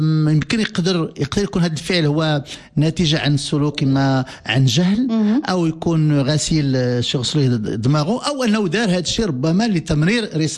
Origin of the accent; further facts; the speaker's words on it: Morocco; خص هاد الفلسفة العامة اللي تتربطنا كمغاربة خص تكون في السلوك المدني